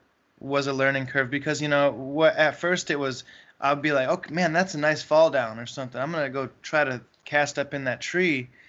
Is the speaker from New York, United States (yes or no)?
no; Michigan, United States; now in Nashville, United States; And I've never seen that growing up in Michigan, just fishing for largemouth bass like I did.